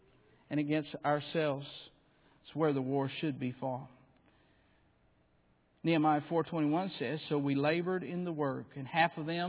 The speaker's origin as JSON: {"language": "English", "region": "Alabama", "country": "United States", "said": "pastor was from Texas. I was from Alabama, Florida side of the world. I was different."}